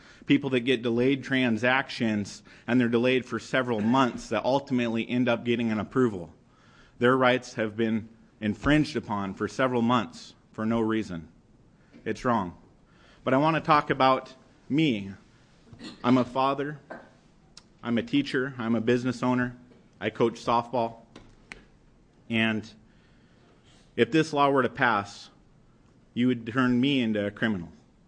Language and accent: English; United States; Hello, Chair Prozanski. … I'm from Polk County.